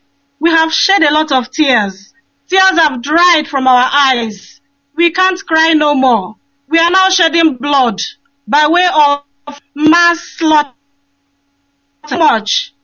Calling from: Cork, Munster, Ireland; I'm calling from Cork Island.

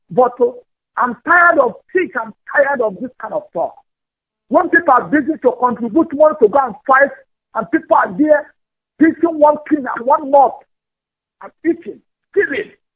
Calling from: China; I'm from China.

